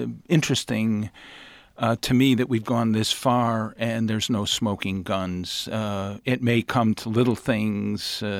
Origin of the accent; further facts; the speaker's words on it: Rochester, New York, United States; But when I grew up in Rochester, I heard Rochester referred to as the Athens of the North.